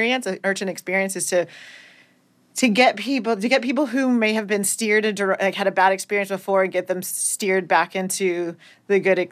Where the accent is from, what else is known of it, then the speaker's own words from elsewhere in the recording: Los Alamos, California, United States; I'm going to go back local again to my hometown, Los Alamos, California. Again, still in the wine country in San Ynez Valley.